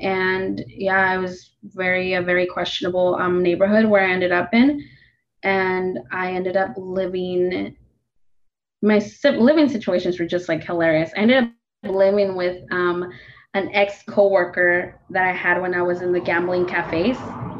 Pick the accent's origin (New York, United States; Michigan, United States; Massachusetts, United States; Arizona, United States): Arizona, United States; Phoenix; And I'm from the West Side, so I'm from West Phoenix.